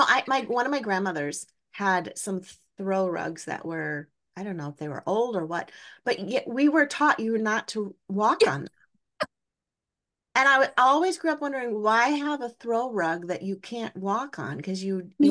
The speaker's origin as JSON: {"language": "English", "region": "Wisconsin", "country": "United States", "said": "I'm from Wisconsin. Put a the in front of everything."}